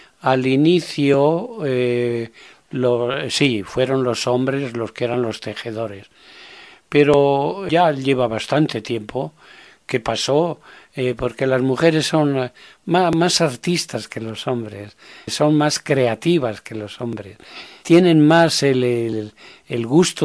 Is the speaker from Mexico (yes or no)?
no; Spain; dado que soy español, he nacido aquí